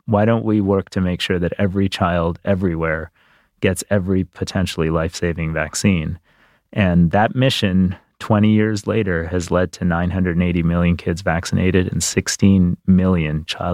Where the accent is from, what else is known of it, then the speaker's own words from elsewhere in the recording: Detroit, Michigan, United States; My dad worked at Ford Motor Company. I grew up around Detroit. I thought I could be in the auto industry and I was a car kid.